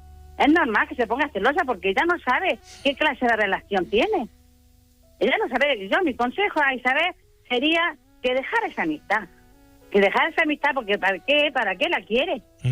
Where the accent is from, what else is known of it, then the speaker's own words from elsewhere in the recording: Granada, Andalusia, Spain; Pues soy de Granada.